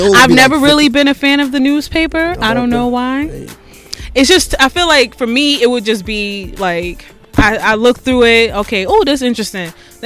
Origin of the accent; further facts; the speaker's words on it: Harlem, New York, United States; I am from Harlem.